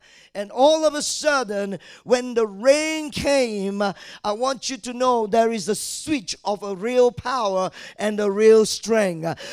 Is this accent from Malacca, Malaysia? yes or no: yes; Malacca, Malaysia; now in Kuala Lumpur, Malaysia; And then when I left my hometown, Malacca, went to KL